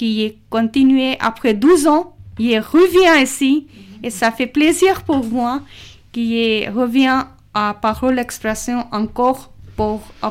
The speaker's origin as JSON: {"language": "French", "country": "Pakistan", "second_language": "French", "moved": "yes", "lives_now": "France", "said": "je suis pakistanaise. Depuis 4 ans, je suis arrivée en France. Et quand je suis arrivée en France, je ne parlais pas du tout"}